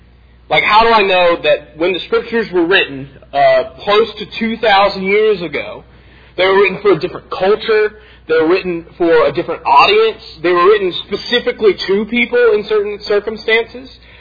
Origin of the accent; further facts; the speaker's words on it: Alabama, United States; But growing up in Alabama, there's not a predominantly Jewish heritage.